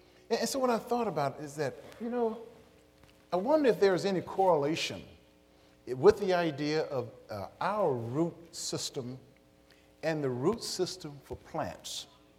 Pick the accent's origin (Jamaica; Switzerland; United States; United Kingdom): United States; Chicago, Illinois; I remember growing up in Chicago, you go downtown, especially, you know, you find out that they don't call it the Windy City for nothing.